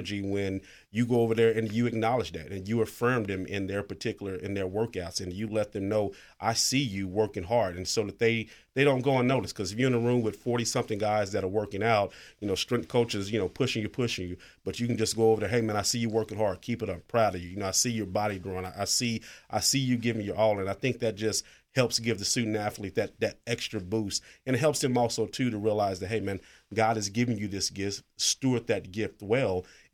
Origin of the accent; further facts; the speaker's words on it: Lockhart, Texas, United States; Well, I'm originally from Lockhart, Texas, the barbecue capital of Texas.